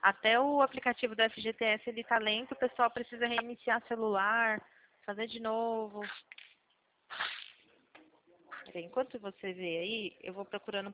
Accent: Itu, São Paulo, Brazil; Sou de Itu.

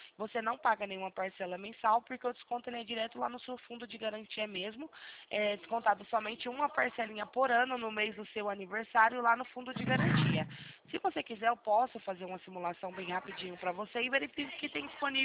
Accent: Ribeirão Preto, São Paulo, Brazil; Eu sou de Ribeirão Preto

